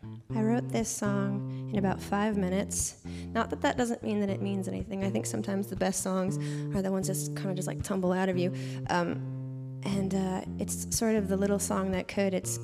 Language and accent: English; Staten Island, New York, United States; it's just kind of the exact opposite of Staten Island. So I wrote this song. I was sort of hating on my hometown